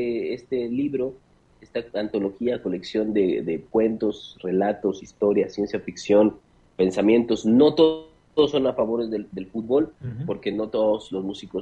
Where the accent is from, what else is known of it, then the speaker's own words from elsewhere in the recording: Orizaba, Veracruz, Mexico; y yo, Orizaba, que soy de Orizaba, y quiero sumar a otras ciudades de Veracruz.